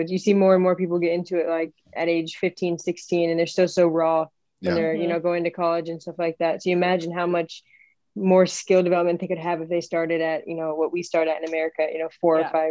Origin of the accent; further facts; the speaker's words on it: Chicago, Illinois, United States; And I grew up in Chicago, which is a huge basketball city, you know, Michael Jordan and stuff like that.